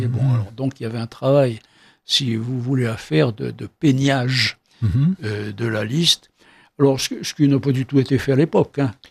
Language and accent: French; Maison Carrée, Algiers Province, Algeria; Moi, je suis de Maison Carrée.